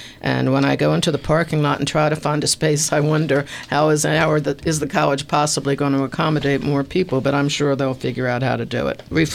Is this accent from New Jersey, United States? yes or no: no; Baltimore, Maryland, United States; now in Columbia, United States; Baltimore, my hometown